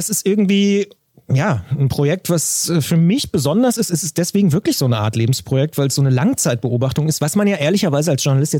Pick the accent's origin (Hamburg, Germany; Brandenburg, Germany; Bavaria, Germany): Brandenburg, Germany; Potsdam; ich komme aus Potsdam